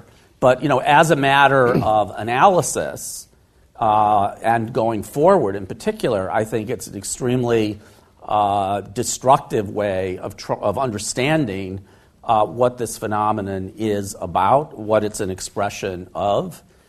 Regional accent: United States; After all, I'm an American.

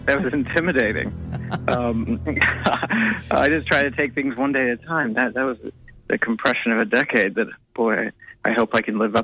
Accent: San Antonio, Texas, United States; also born or lived in Sacramento; So we moved when I was in a small child, really, to Texas. And so I grew up mostly in Texas, in San Antonio, right in the center of Texas.

